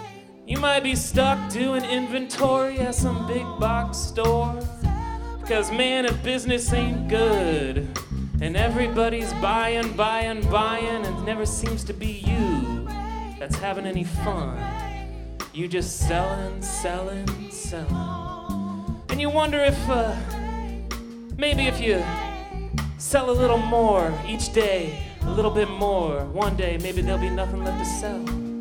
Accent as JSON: {"language": "English", "region": "Iowa", "country": "United States", "said": "I'm from Iowa."}